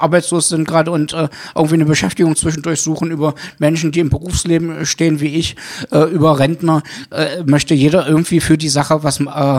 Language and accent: German; Magdeburg, Saxony-Anhalt, Germany; in Magdeburg geboren, bis auf eine kurze Unterbrechung auch immer in Magdeburg gelebt. Und mir liegt meine Heimatstadt, unsere Landeshauptstadt, sehr am Herzen.